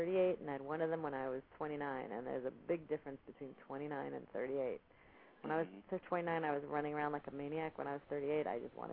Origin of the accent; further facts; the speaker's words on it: Ridgewood, New Jersey, United States; I grew up in Ridgewood, New Jersey.